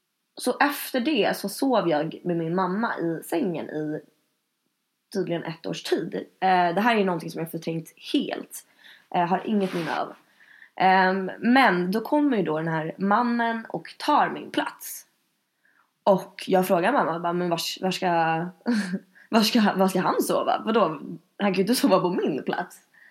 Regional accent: Gröndal, Stockholm County, Sweden; För det började med att jag växte upp i Gröndal med min far och mor och min syster.

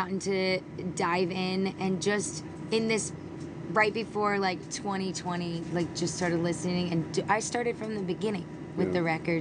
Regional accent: Florida, United States; born there; I didn't really actually probably find out that I was born in Florida until I was older

